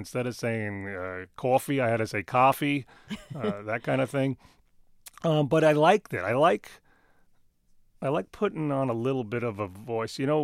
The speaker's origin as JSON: {"language": "English", "town": "Queens", "region": "New York", "country": "United States", "tie": "born or raised there", "accent": "New York", "said": "All my buddies, we grew up in Queens, and I still see them to this day."}